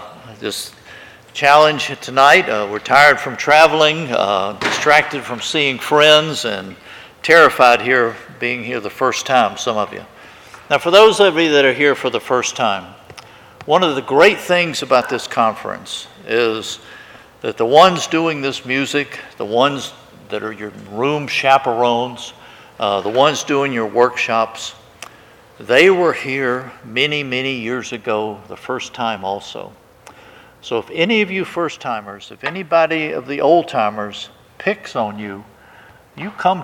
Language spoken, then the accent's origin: English; Richmond, Virginia, United States; I'm from Richmond, Virginia. I'm one of the young people from there.